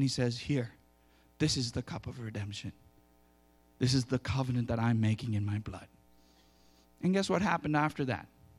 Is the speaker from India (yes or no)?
yes; India; I'm Indian. There's nothing Jewish in my blood except my name.